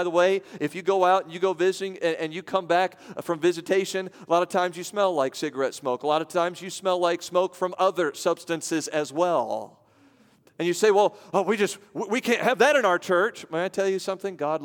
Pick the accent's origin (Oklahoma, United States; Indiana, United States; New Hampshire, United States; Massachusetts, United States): Indiana, United States; Evansville; I grew up here in Evansville, Indiana, and we know what the demographics are here.